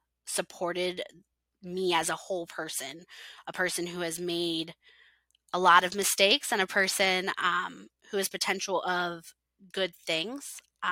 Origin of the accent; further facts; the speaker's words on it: Ohio, United States; Growing up in Northwest Ohio, I was not a very mentally well young person.